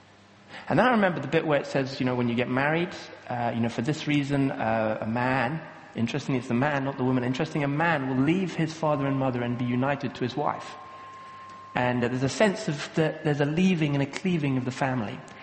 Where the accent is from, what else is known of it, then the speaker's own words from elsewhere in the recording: Kenya; As I was growing up in Kenya, in Africa, which again, the way they do family there is very different.